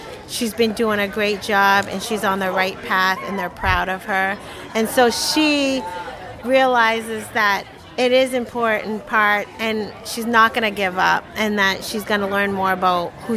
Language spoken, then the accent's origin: English; Maine, United States; I grew up on the Passamaquoddy Reservation.